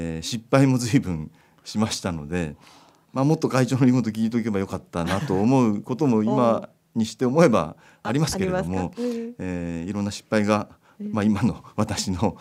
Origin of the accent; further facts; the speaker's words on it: Gunma, Japan; この地元群馬県を大いに盛り上げていきたいな